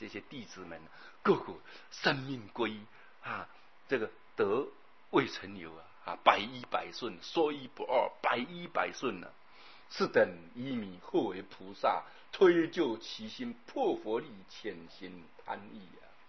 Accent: China; 所以你看呢、啊，这个，我们中国人又讲说男女的夫妻的行为叫什么？周公之礼啊

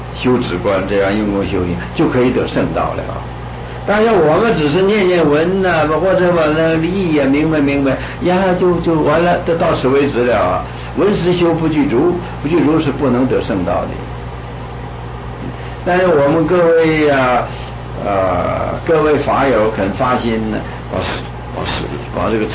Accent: China; 我们中国人，我们汉文佛教今天的佛教，我们不能不承认是衰微了啊

